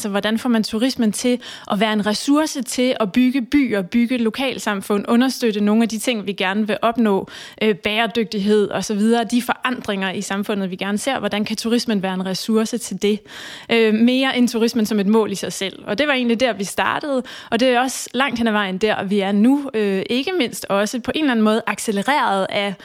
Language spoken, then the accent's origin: Danish; Copenhagen, Capital Region of Denmark, Denmark; selvom at vi som københavnere og lokale færdes ude igen